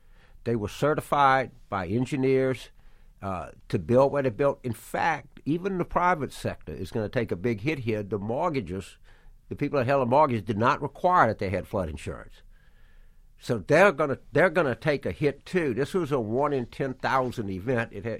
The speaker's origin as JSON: {"language": "English", "region": "Louisiana", "country": "United States", "said": "a lot of states like Louisiana, it's been said, and I think unfortunately it's my home state, that the flag of Texaco flies over the state capitol."}